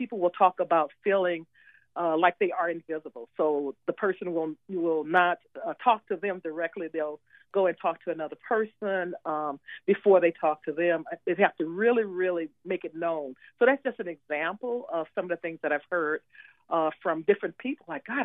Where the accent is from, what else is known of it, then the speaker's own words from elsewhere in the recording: Louisiana, United States; moved away; when I was growing up in Louisiana and living there, the racism was really overt.